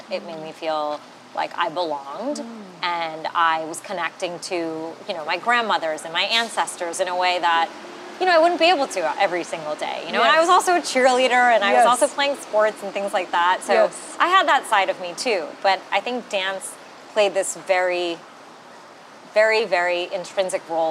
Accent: United States; was so beautiful to sort of learn about my culture, my heritage, where I had come from, especially growing up in America.

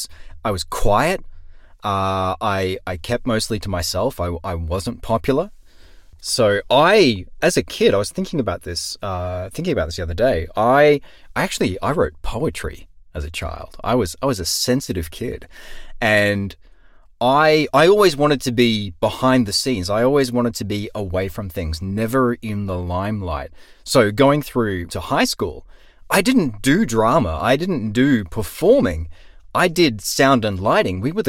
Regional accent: Australia; accent: cultivated Australian; there's actually a thing called cultivated Australian accent. And for me, it came from picking up pronunciation cues a little bit from media, and so shifting a little bit towards the US

